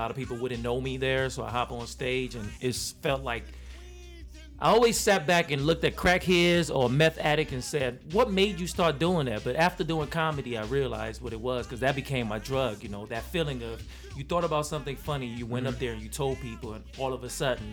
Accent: New York, United States; also born or lived in Monrovia, Liberia / Washington, D.C.; now in Minnesota, United States; Is Monrovia, Liberia, West Africa, and then I grew up in New York, D.C.

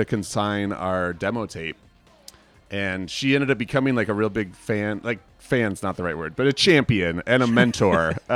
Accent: Hopkins, Minnesota, United States; You know, we're from Hopkins. We're literally playing like birthday parties and coffee shops and school dances.

